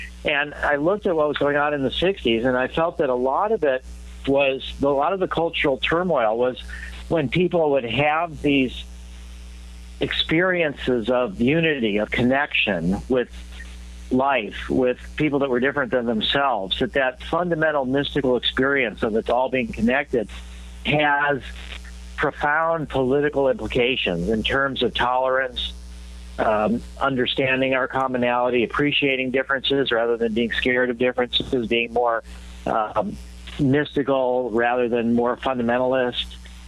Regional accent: United States; And then growing up in America during the Cuban Missile Crisis and the whole idea of, you know, kids in school being taught to duck under their desks and cover in case there was a nuclear explosion

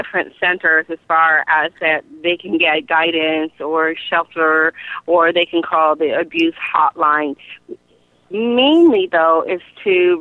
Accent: Hawaii, United States; moved away; when I moved to the mainland from Hawaii, I'm from Hawaii, everything was just so beautiful for me.

